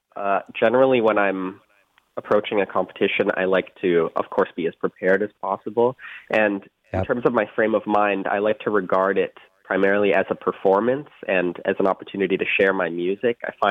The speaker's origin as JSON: {"language": "English", "town": "Salmon Arm", "region": "British Columbia", "country": "Canada", "tie": "born or raised there", "said": "opted to return to my home province for my master's degree."}